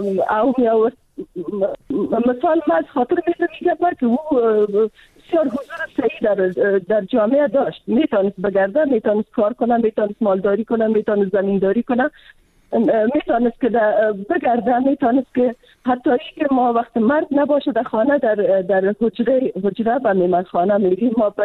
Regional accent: Afghanistan; من خودم از یک منطقه پشتون نشین افغانستان هستم.

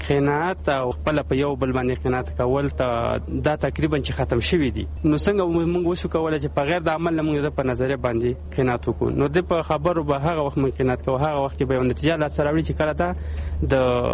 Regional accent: Nangarhar, Afghanistan; now in Kabul, Afghanistan; زه د ننګرهار اوسېدونکی یم فلم په کابل کې اوسېږم

